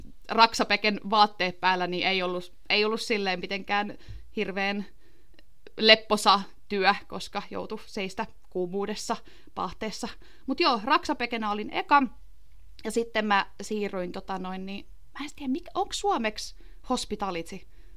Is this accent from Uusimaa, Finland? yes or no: no; Tampere, Pirkanmaa, Finland; also born or lived in Lahti; Joo, siis mä oon syntynyt Lahdessa, mutta mä oon asunut pitkään Tampereella. Eli mä sanoisin, että mä oon Tampereelta kotoisin, koska mä kävin vaan Lahden keskussairaalassa syntymässä